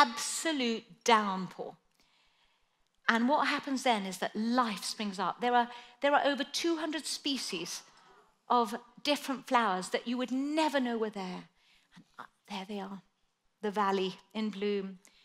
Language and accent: English; Chile; the Atacama Desert, which is where I grew up in Chile. And in the north, there's this desert area. It's uninhabitable. It's so dry.